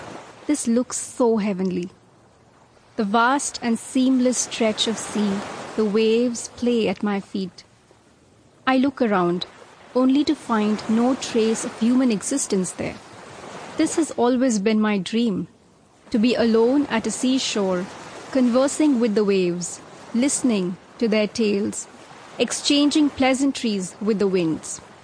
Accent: Pune, Maharashtra, India; I'm from Pune.

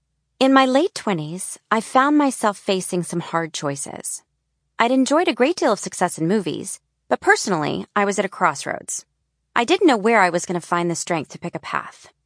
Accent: the South, United States; But in my voice that day, I heard all the women I knew growing up in the South.

